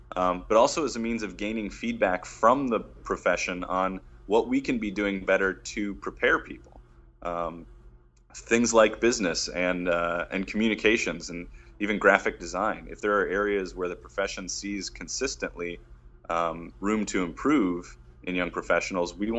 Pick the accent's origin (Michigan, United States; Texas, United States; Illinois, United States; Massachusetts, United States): Michigan, United States; Detroit; So I'm actually headed back to my hometown of Detroit.